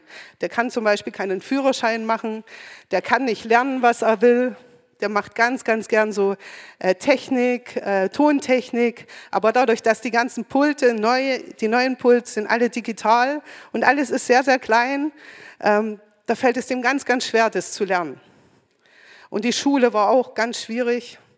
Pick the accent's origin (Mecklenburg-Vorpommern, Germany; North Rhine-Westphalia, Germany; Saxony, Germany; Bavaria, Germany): Saxony, Germany; Hermannsdorf; also born or lived in Annaberg; wurde ja schon mehrfach gesagt. Bin aufgewachsen und geboren hier in Annaberg, aufgewachsen in Hermannsdorf.